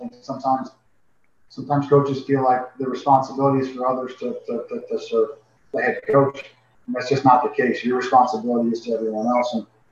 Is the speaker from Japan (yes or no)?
no; United States; but also was offered SEC coaching jobs when I was growing up in the States because my brothers and I had to take him.